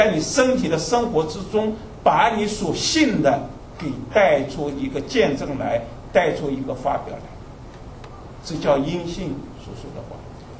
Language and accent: Chinese; China; moved away; 我们在中国，小时候在国内的时候，不像现在啊。我们那个时候游泳没有游泳池的啊，我们游泳都是跑到那个河里头，跳到河里去学游泳的啊